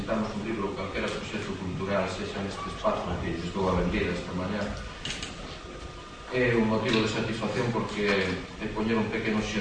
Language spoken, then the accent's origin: Galician; Lugo, Galicia, Spain; da nosa identidade como lucenses, como galeros e galeras.